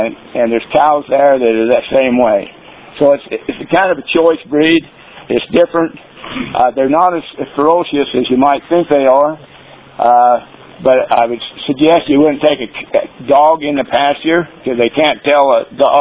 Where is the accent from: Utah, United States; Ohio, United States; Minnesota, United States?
Utah, United States; Gunlock; I've ran cattle most of my life between when I grew up in Gunlock, Utah, just not too far from here.